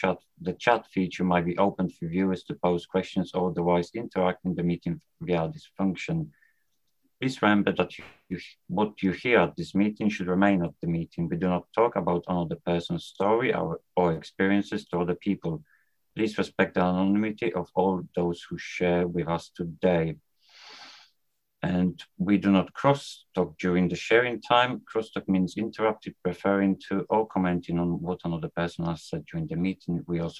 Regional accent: Poland; English is a second language; now in United Kingdom; I'm a recovering adult child, I'm calling from UK, although I've done all my growing up in Poland.

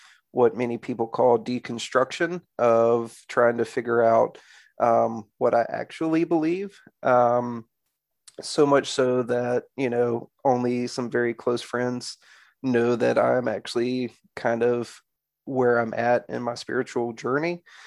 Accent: Bible Belt, United States; growing up in the Bible Belt, I grew up Methodist

